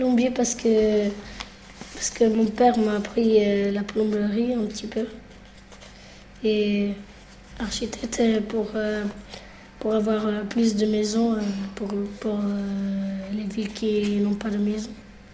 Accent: Italy; first language Italian; French is a second language; Je viens d'Italie.

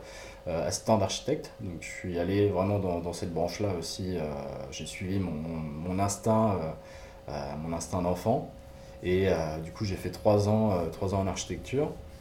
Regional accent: Saint-Claude-de-Diray, Centre-Val de Loire, France; also born or lived in Blois; Je viens de Blois, je suis né à Blois. J'ai grandi dans un petit village à côté, c'est Saint-Claude-de-Diray. Et du coup, ouais, je suis originaire de cette région.

